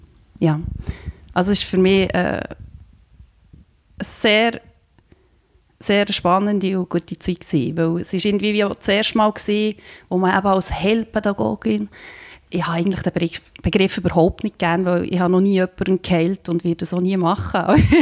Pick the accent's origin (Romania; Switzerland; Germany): Switzerland; Bern; moved away as an adult; now in Slovenia; Wie gesagt, ich bin in Bern aufgewachsen, in einem Dorf. Und mein Vater ist Slowen, Mutter Schweizerin.